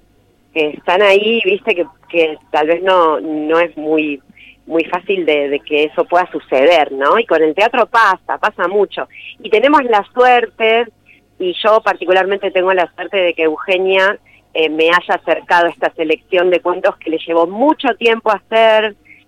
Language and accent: Spanish; Argentina; Y yo soy porteña y bueno, voy a ir a la Capital Federal también